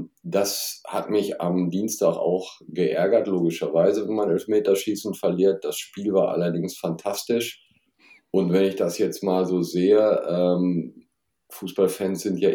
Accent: Dortmund, North Rhine-Westphalia, Germany; Ich bin ja auch gebürtiger Dortmunder

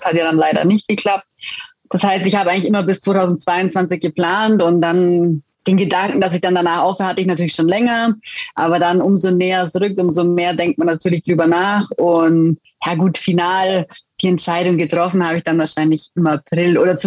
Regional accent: Füssen, Bavaria, Germany; ich komme ursprünglich aus Füssen

